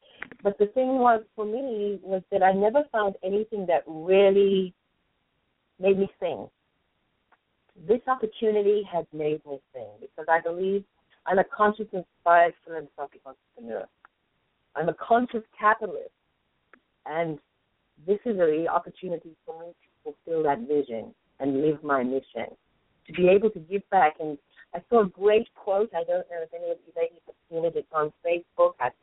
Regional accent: Zimbabwe; also born or lived in Australia / South Africa / Hong Kong; now in United States; I'm originally from Zimbabwe, which is in Africa. I live in Australia, South Africa, Hong Kong, in here in the year 2000.

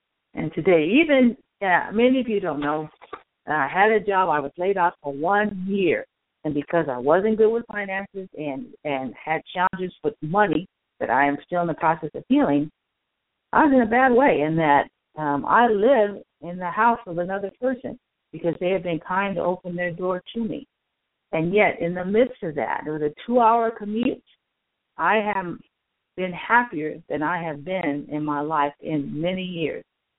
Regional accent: California, United States; And yes, I'm a Californian, a Southern Californian, and a Valley girl.

